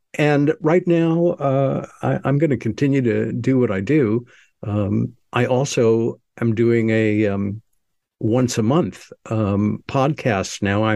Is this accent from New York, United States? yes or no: yes; New York, United States; growing up in New York, loving the theater, working in the theater, working in the arts